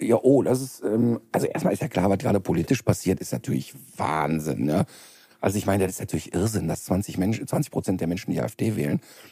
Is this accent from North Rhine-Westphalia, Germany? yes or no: yes; North Rhine-Westphalia, Germany; Ich bin als Kind im Ruhrpott, gab es so 20-stöckige Hochhäuser.